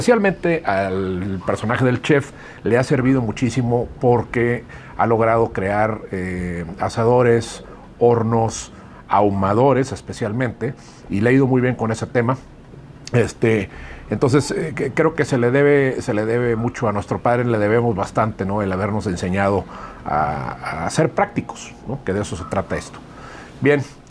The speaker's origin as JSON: {"language": "Spanish", "town": "Monterrey", "region": "Nuevo León", "country": "Mexico", "tie": "born there", "said": "Antes que nada le platico que yo nací en Monterrey."}